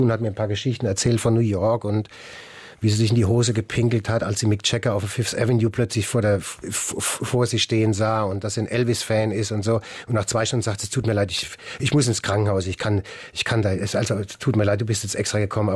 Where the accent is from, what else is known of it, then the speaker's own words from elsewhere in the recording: Mannheim, Baden-Württemberg, Germany; accent: Mannheim dialect; Jetzt als Mannheimer